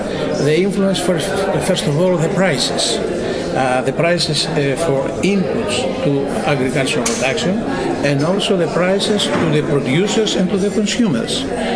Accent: Greece; English is a second language; I am from Greece.

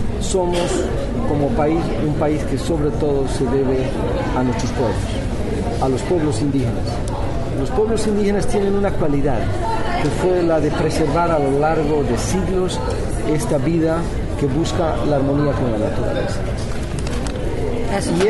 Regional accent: Bolivia; Nuestra situación como Bolivia no es fácil en esta negociación

